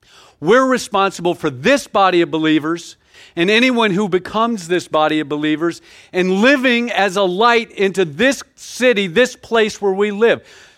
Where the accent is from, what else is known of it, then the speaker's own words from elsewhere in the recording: the South, United States; I'm from the South. I don't know if y'all know that or can tell by some of my unusual language.